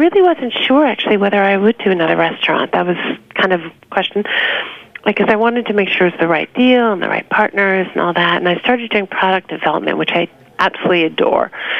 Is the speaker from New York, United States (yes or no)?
yes; New York, United States; I was born and raised in New York.